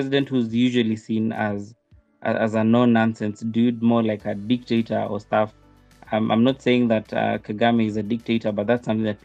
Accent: Kenya; As a Kenyan, I'm tired of taxes.

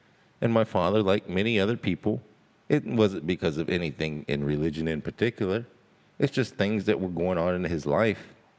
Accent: Oklahoma, United States; Like I say, we come from the Kiowa tribe of Oklahoma.

